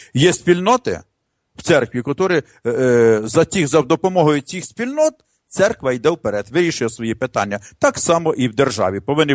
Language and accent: Ukrainian; Poland; Дивіться, я поляк, але я переживаю за Україну, боюсь за Україну і так далі.